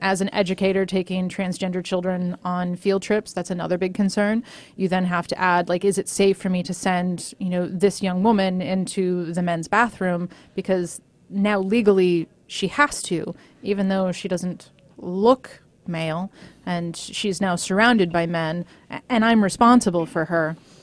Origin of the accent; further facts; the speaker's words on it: California, United States; also born or lived in San Francisco; now in Goleta, United States; I'm originally from Sonoma County in Northern California. I was born in San Francisco and moved again slowly south.